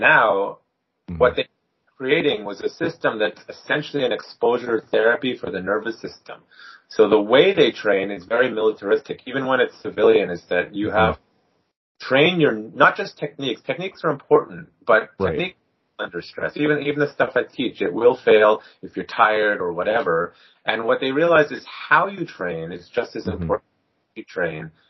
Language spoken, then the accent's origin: English; Canada; also born or lived in Israel; I came back because I'm too Canadian to live in Israel